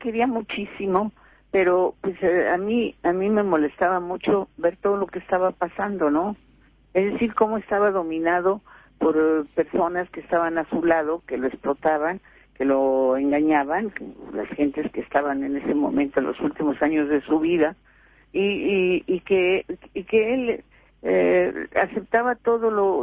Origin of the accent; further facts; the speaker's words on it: Mexico; mestizo, como somos todos los mexicanos